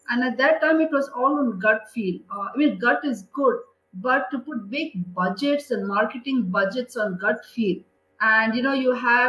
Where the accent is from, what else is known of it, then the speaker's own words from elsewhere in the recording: Goa, India; I grew up in Goa, and where we had a choice of, we had English, we had Hindi, and we had a choice of either Marathi or French.